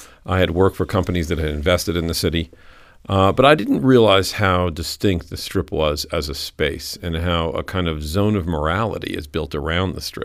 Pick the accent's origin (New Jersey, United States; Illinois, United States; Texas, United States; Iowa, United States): New Jersey, United States; I mean, I'm from New Jersey originally, and I grew up in New Jersey in the years that Jersey wasn't interesting like The Sopranos or even, God help us all, the Jersey Shore.